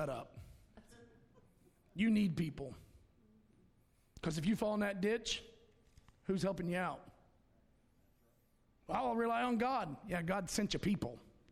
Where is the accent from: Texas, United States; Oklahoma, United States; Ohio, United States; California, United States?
Ohio, United States; I said, I grew up in Ohio. Knock yourselves out. I don't want to see any more snow.